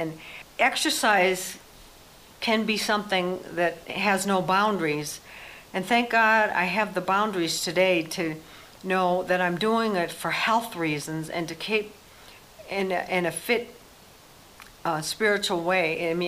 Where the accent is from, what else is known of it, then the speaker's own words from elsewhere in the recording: Holliston, Massachusetts, United States; I have a little route that I do in my hometown of Holliston, Massachusetts.